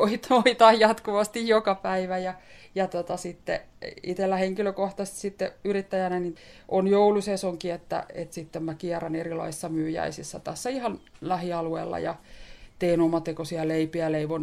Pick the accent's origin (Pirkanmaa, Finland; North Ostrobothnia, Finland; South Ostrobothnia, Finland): Pirkanmaa, Finland; Tampere; Kyllä, me ollaan tamperelaisia